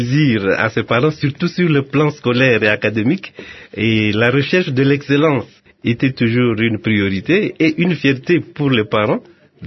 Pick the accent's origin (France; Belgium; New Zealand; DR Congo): DR Congo; Mapangu, Kasaï; born there; Je suis né à Mapangu. Oui, oui, c'est au Kasaï occidental.